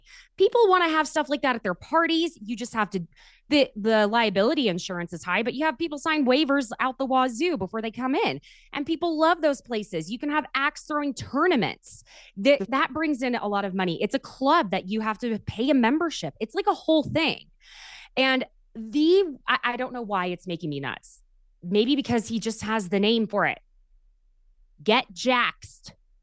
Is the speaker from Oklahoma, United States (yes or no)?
yes; Oklahoma, United States; That may have been snotty, but I'm from Oklahoma.